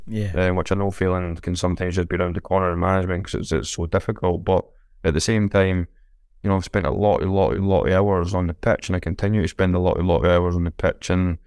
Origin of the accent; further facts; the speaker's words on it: Scotland, United Kingdom; I'm a Scottish player. I'm not an English player.